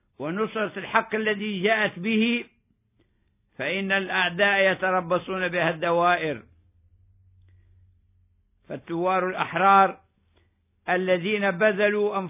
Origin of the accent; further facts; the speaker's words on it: Libya; لنعلم حقوقنا كليبيين فنلتزم بالمطالبة بها